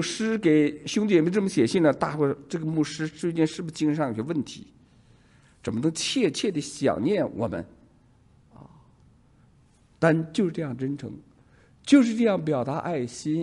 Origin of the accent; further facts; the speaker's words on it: China; 你会知道我们大陆人都那些年就听冯巩的相声，